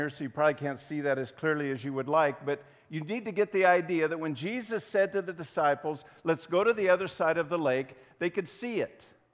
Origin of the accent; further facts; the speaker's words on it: Midwest, United States; because that's what we think in terms of when we're from the Midwest and never see the sea.